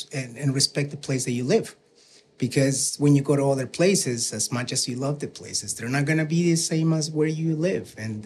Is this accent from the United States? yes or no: no; El Salvador; English is a second language; You know, I'm from El Salvador, like I said